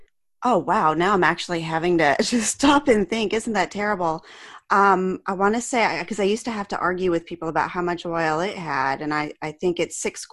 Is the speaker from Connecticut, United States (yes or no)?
no; Roswell, Georgia, United States; because I'm from Roswell, Georgia, and my mom's whole family's up in Michigan.